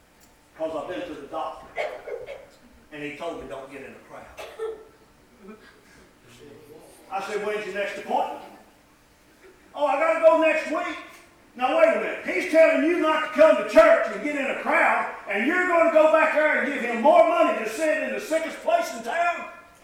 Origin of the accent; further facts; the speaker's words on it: Greensboro, North Carolina, United States; Back when I was in the third grade, I was raised over in the Bessemer section of Greensboro.